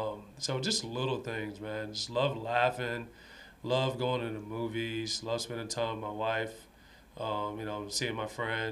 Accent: San Antonio, Texas, United States; I'm from San Antonio, so that's the team that I root for.

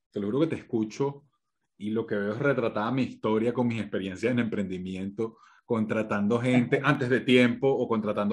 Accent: Colombia; tranquilo, que también somos colombianos futboleros por aquí.

